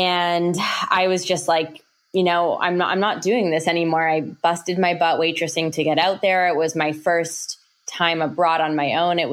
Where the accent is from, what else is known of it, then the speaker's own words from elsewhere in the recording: Toronto, Ontario, Canada; Yeah. So I'm Canadian. I grew up in Toronto.